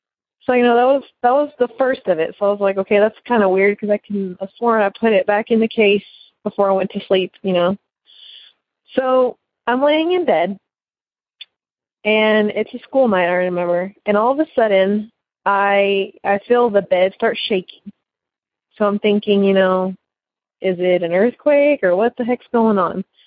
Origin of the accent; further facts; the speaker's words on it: Sioux City, Iowa, United States; I am from Sioux City, Iowa.